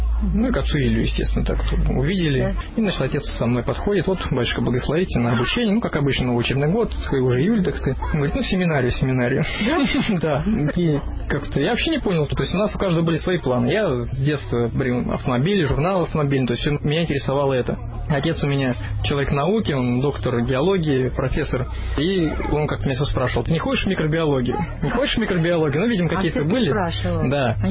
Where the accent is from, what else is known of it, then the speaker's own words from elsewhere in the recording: Ufa, Bashkortostan, Russia; я вообще из Уфы, то есть там город большой. Большой мегаполисов, да